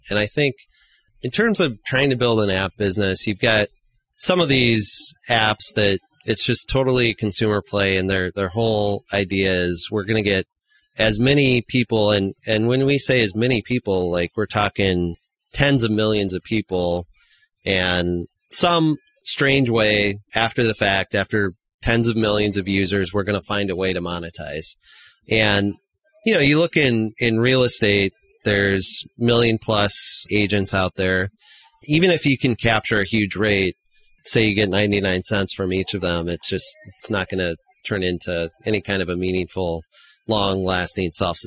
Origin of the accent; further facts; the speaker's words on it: Nebraska, United States; Because I always use the example, because I'm from Nebraska, if somebody called me from the middle of Nebraska